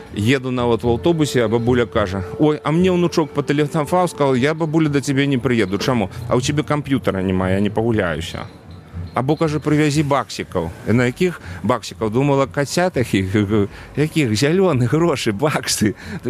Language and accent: Belarusian; Lida, Grodno Region, Belarus; у Лідскім раёне, адкуль я родам, станцыя Курган